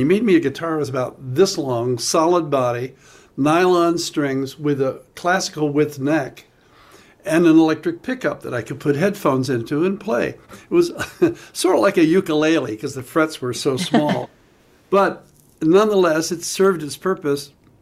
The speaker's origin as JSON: {"language": "English", "town": "Dorsey", "region": "Maryland", "country": "United States", "tie": "born or raised there", "said": "I grew up in the country, and I think that to a large extent contributed to my desire to get back to it in 1974. But I was... until I was 12, I was brought up in a little town halfway between Baltimore and Washington called Dorsey"}